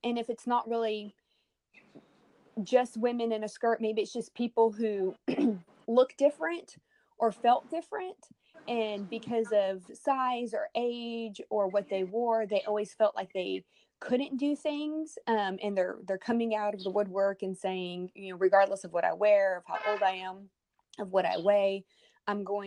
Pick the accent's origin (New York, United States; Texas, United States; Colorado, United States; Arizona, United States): Texas, United States; accent: southern; Oh, I'm from Texas.